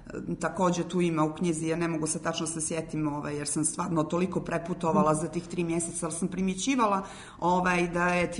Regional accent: Montenegro; Kod nas u Crnoj Gori moja baba je govorila Kušin

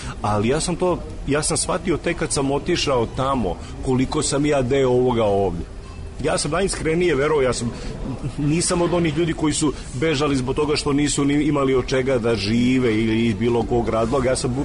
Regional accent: Belgrade, Serbia; izgleda da sam ja, ako ne Srbijan, ono makar Beograđanin sigurno. Uvek sam se osjećao kao Beograđanin mnogo više nego kao, na primjer, Jugosloven ili bilo šta. Ili Srbin ili bilo šta.

